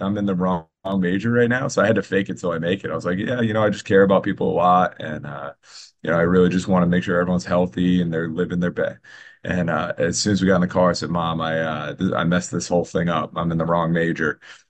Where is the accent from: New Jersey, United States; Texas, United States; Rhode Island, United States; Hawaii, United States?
Rhode Island, United States; So I am a Rhode Island person through and through. You know, I'm in charge here at URI now, but I grew up in Rhode Island. I was born and raised here.